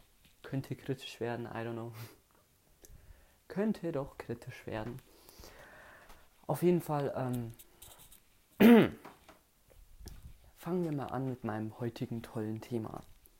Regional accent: Bavaria, Germany; und ich komme aus Bayern.

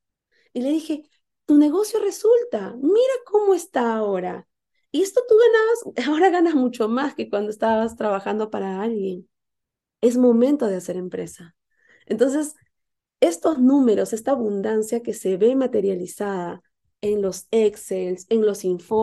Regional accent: Peru; podemos encontrar una reconciliación entre nosotros como peruanos

